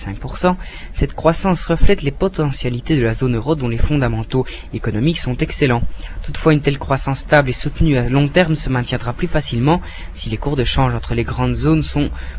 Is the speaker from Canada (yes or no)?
no; Belgium; Les frites, la bière, donc on est belge.